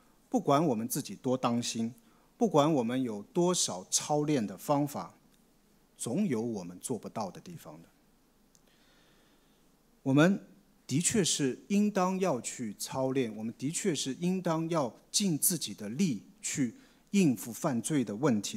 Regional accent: China; 我作为一个中国人，我本来是非常喜欢竹子的嘛

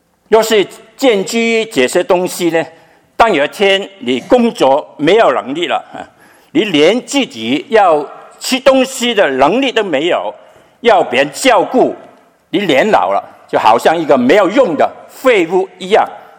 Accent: Hong Kong; 特别我是从香港来的，跟传道是从香港来的。我们在香港有很多啊、弟兄姐妹啊，很多教会的弟兄姐妹啊，朋友

